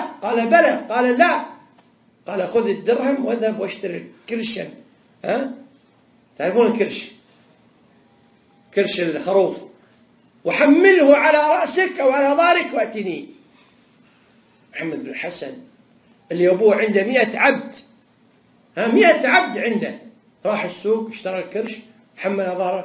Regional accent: Kuwait; حتى بعض الناس يكرر كلمة معروفة عندنا في الكويت

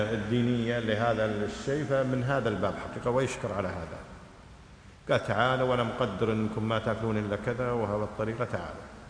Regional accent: Kuwait

